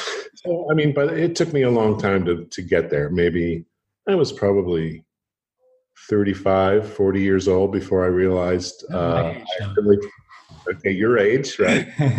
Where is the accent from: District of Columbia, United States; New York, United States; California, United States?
California, United States; Los Angeles; I grew up in Los Angeles, California, where there was a lot of freedom for children.